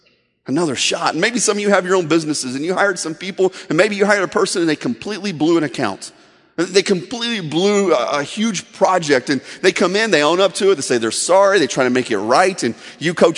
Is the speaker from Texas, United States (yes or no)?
no; Indiana, United States; Now, growing up in Indiana, I played a lot of basketball growing up.